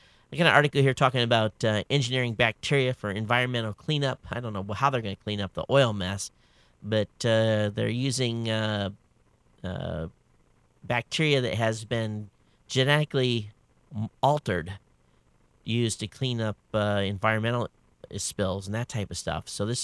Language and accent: English; Michigan, United States; if I go back and look at my home state in Michigan, it says that it will